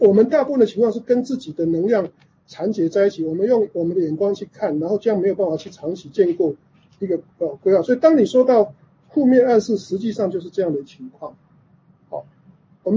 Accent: Yilan, Yilan County, Taiwan; now in United States; 我以前在台湾宜兰，我觉得我们家乡最糟糕，就只有芭乐，只有莲雾啊，只有茭白笋啊

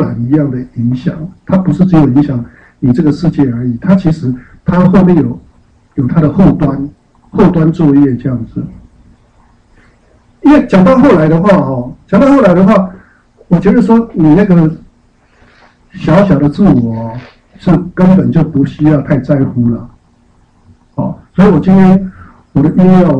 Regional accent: China; 尤其是我们中国人很重视孝道嘛，慎终追远哈

